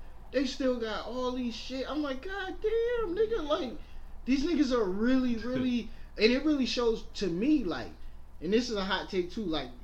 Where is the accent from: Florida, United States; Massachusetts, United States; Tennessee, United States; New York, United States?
New York, United States; Brooklyn; I'm from Brooklyn, nigga. We keep it strategic.